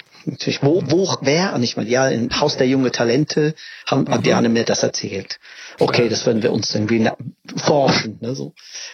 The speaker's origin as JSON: {"language": "German", "region": "England", "country": "United Kingdom", "said": "Ich meinte, nein, ich komme aus England."}